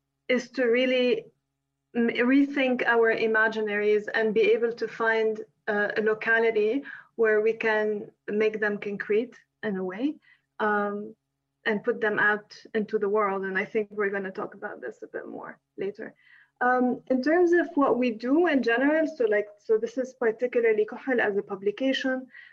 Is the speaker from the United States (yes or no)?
no; Lebanon; moved away as an adult; now in Paris, France; I'm from Lebanon. I've lived in Lebanon my whole life, except now I have now moved to Paris, where I've been based for the past 6 months.